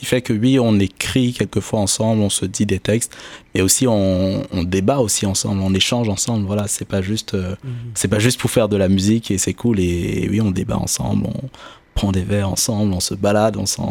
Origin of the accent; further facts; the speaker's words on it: Cameroon; je suis né au Cameroun, j'ai grandi au Cameroun, et j'ai une double culture, entre une double nationalité plus entre le Cameroun et Haïti.